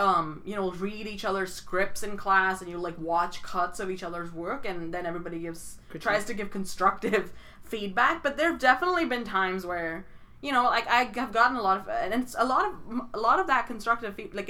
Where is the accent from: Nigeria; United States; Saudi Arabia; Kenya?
Saudi Arabia; So I made a film about growing up in Saudi Arabia.